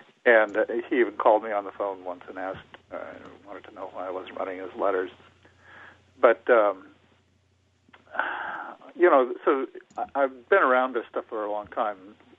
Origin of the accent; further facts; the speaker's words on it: Idaho, United States; Well, actually, I was—I grew up in Idaho and was working in northern Idaho in the Panhandle area in the late 70s.